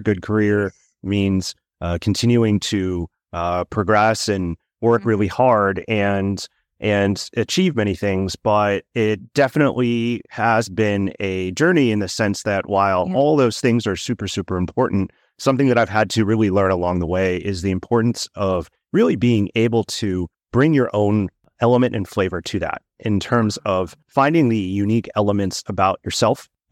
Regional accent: United States; So I am a son of two immigrants in the United States. I'm Chinese American, and I grew up in an incredible household full of love and compassion and support.

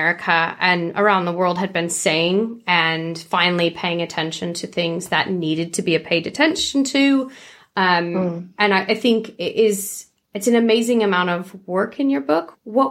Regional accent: United States; now in United Kingdom; we're American anyway, I live in the UK

